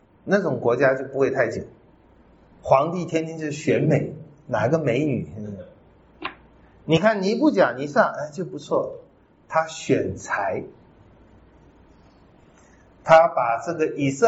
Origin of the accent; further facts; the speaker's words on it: Taiwan; 我们台湾人是很想赚你的钱的